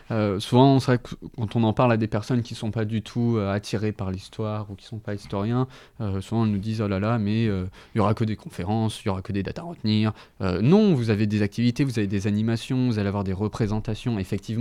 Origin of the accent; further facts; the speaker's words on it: Pays de la Loire, France; Moi par exemple, je suis de Mayenne